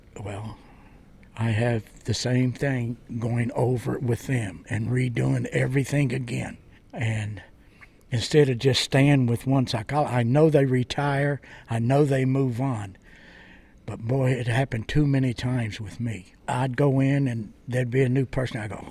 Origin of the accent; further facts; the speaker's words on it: West Virginia, United States; Like I said, I was from West Virginia and my duty station was in Rhode Island.